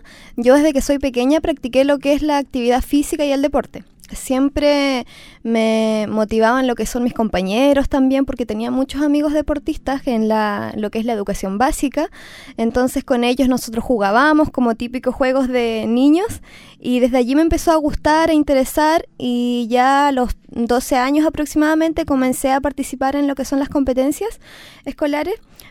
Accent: Quellón, Los Lagos, Chile; Vengo de Chiloé, de Quellón.

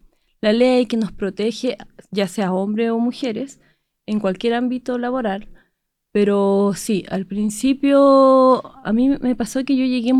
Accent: Angol, Araucanía, Chile; moved away as an adult; now in Osorno, Chile; Sí, yo soy de Angol, llegué el 2016 acá a Osorno

